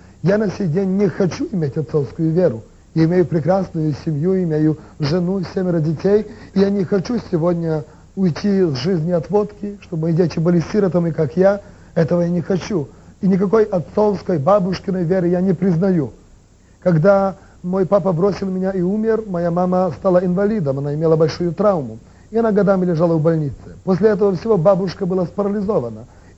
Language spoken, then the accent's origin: Russian; Western Ukraine, Ukraine; first language Ukrainian; Russian is a second language; мне немножко тяжелее будет говорить на русском, потому что я из западной Украины, и моим родным языком есть украинский.